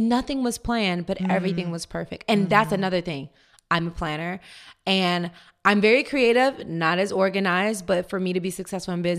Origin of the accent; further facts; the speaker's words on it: Tennessee, United States; You know, that's real because I'm from Tennessee.